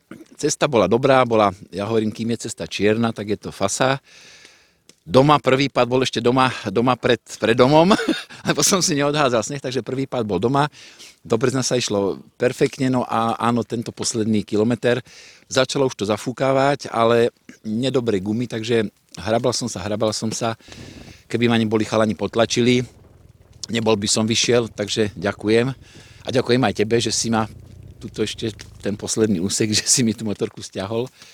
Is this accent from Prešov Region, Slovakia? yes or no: no; Banská Bystrica, Banská Bystrica Region, Slovakia; Ja som to nemal ďaleko, ja som z Banskej Bystrice, takže to bolo pre mňa také, že však som domáci